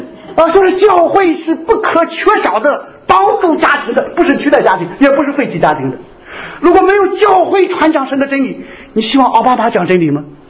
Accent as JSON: {"language": "Chinese", "country": "China", "said": "尤其是我们是来自大陆的"}